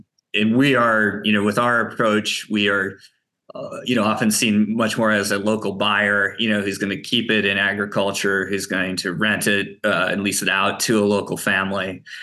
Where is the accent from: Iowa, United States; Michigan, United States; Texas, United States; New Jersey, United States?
Iowa, United States; Cedar Rapids; My wife grew up on a farm in Wisconsin. I grew up in Cedar Rapids, Iowa. My parents grew up in Kansas, in Western Kansas.